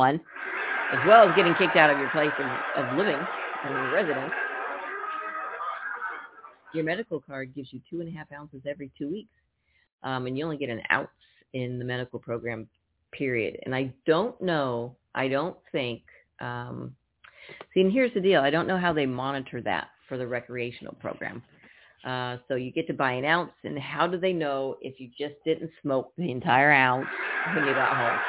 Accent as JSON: {"language": "English", "town": "Napa", "region": "California", "country": "United States", "said": "Some people said I had an accent. They're like, where are you from? I'm from Napa, of all places. I don't think Napa has an accent, except for Valley Girl, right?"}